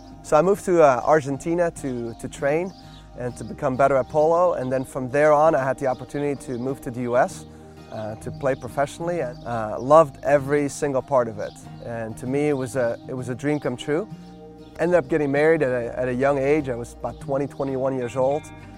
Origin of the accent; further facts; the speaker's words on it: Belgium; I'm originally from Belgium. I always tell people that I'm a Euromutt because my dad's French, my mom's Dutch, and so I'm an immigrant. I immigrated to Belgium. I was born there. I went to Jesuit school, which is like Catholic school